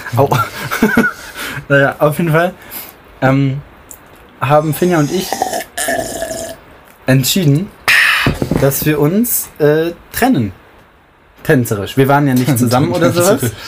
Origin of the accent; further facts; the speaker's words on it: Bochum, North Rhine-Westphalia, Germany; born there; also ich wurde in Bochum geboren.